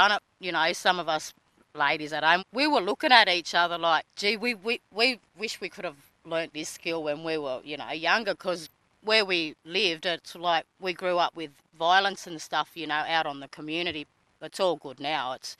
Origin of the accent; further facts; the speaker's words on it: Wallaga Lake, New South Wales, Australia; I'm from Wallaga Lake Community. I'm a strong Yuin lady.